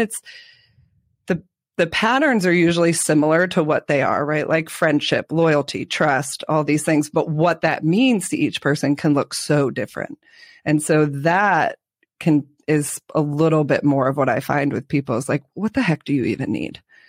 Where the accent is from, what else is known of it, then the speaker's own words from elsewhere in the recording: Connecticut, United States; moved away as an adult; also born or lived in New Hampshire; now in Georgia, United States; Because I'm a northerner too. I'm from Connecticut, New Hampshire, moved to South Georgia. So I like grew up my adult life in the South.